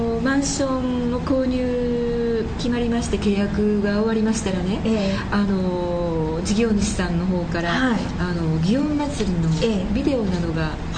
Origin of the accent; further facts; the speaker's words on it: Kyoto, Japan; 生まれも育ちも京都でして、はい、金閣寺の真ん前ぐらいの場所の